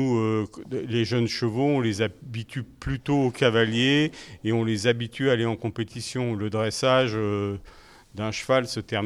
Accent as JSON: {"language": "French", "town": "Paris", "region": "Île-de-France", "country": "France", "said": "moi je jouais un peu au football comme je venais de Paris."}